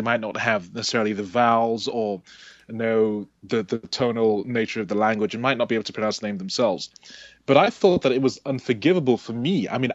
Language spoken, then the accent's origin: English; Lagos, Nigeria; I can't speak Igbo, and it's a combination of things. It's been displaced from the Igbo heartland. So when I was growing up in Nigeria, I grew up in Lagos, which is in the southwest of the country.